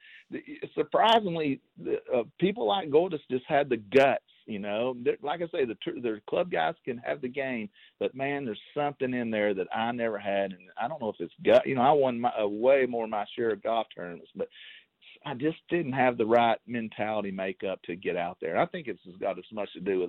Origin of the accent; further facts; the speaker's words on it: United States; So he's the president. I'm an American. I'm going to support him.